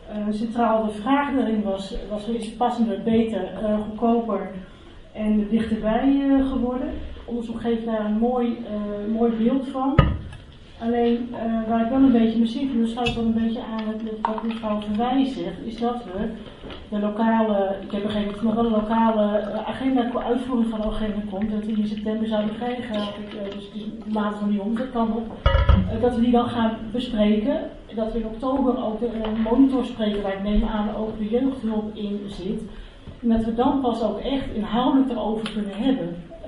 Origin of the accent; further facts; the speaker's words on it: Friesland, Netherlands; Ik ben Fries, dus.